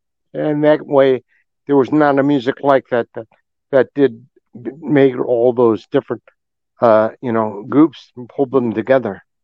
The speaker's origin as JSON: {"language": "English", "town": "Chicago", "region": "Illinois", "country": "United States", "tie": "born or raised there", "said": "Young age, I was in Chicago. Chicago is my home, and I love Chicago more than anything."}